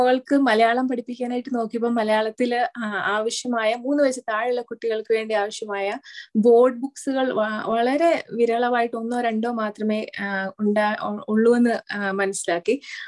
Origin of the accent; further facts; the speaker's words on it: Kerala, India; Okay, so ഞാൻ കേരളത്തിലാണ് ജനിച്ചതും വളർന്നതും.